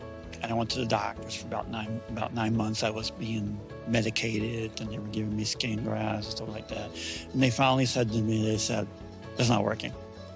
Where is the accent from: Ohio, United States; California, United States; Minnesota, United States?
Minnesota, United States; Fergus Falls; I'm from Fergus Falls, Minnesota.